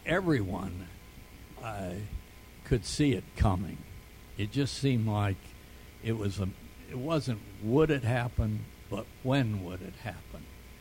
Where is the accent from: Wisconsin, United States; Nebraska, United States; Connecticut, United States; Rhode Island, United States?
Nebraska, United States; Because I was from Nebraska, I always got put in charge of the agriculture programs. Anyone from Nebraska, of course, knows all about agriculture.